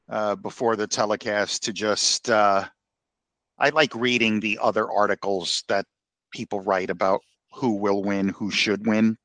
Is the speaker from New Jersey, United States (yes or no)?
yes; New Jersey, United States; We talked about growing up in New Jersey and our respective, you know, stuff we do in the entertainment industry and stuff.